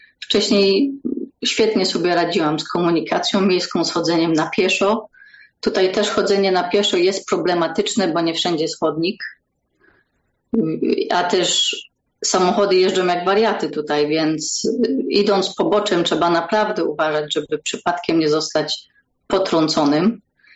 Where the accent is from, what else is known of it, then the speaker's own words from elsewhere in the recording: Wrocław, Lower Silesian Voivodeship, Poland; now in Mauritius; Pochodzę dokładnie z Wrocławia, to jedyne polskie miasto, w którym mieszkałam, ale myślę, że najlepsze.